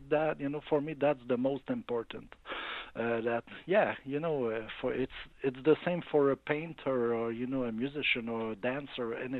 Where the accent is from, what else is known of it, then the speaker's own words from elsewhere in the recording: Montreal, Quebec, Canada; first language French; English is a second language; I came from Montreal, Quebec, in Canada. So my first language is French.